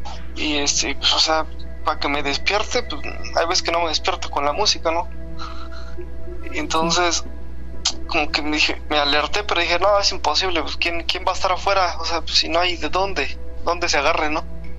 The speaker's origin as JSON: {"language": "Spanish", "region": "Hidalgo", "country": "Mexico", "lives_now": "Argentina", "said": "Ahorita ando de Argentina, le estoy hablando, pero yo soy de Hidalgo."}